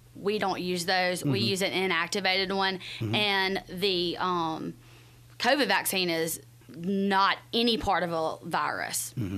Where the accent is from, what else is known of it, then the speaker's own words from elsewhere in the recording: Greenwood, Mississippi, United States; I grew up here in Greenwood.